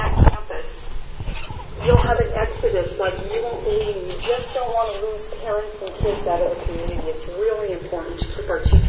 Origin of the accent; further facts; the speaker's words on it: Cupertino, California, United States; I'm from Cupertino. I've lived here since 1964.